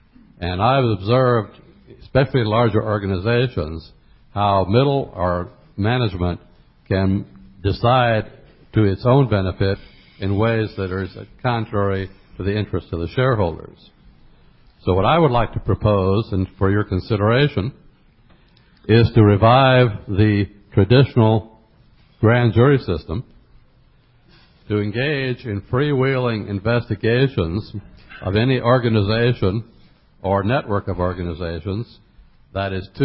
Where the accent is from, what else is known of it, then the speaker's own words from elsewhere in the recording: Texas, United States; Actually, I'm from Texas.